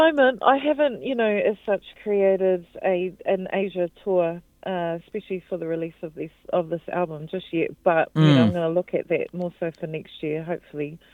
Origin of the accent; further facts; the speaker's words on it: Wellington, New Zealand; And so I flew back to Wellington, back to my hometown, and we recorded over 2 weekends.